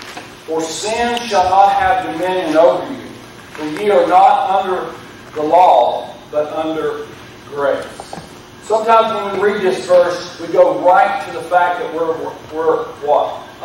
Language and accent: English; Virginia, United States; Now, I am from Virginia, so give me a little grace there.